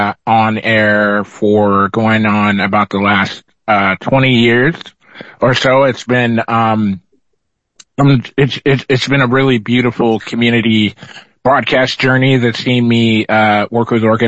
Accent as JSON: {"language": "English", "town": "Mount Vernon", "region": "Washington", "country": "United States", "said": "I am from Mount Vernon, Washington"}